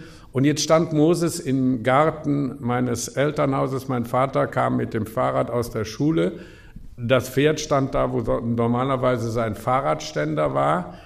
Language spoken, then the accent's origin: German; Cologne, North Rhine-Westphalia, Germany; ich bin in Köln-Mühlheim groß geworden